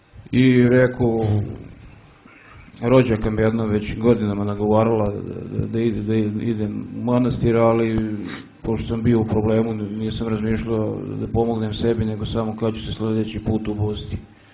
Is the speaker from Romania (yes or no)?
no; Apatin, Vojvodina, Serbia; imam 27 godina, dolazim iz Apatina